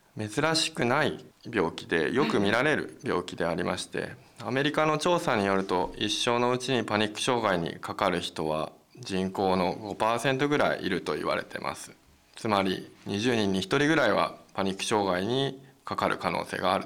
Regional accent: Morioka, Iwate, Japan; 出身は私は岩手県の盛岡市になります。

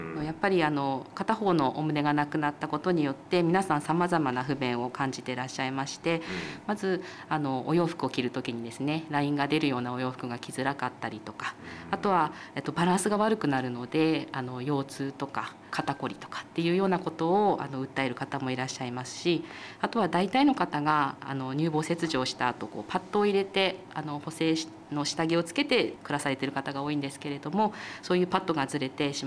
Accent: Ichinoseki, Iwate, Japan; 岩手県の一関市になります

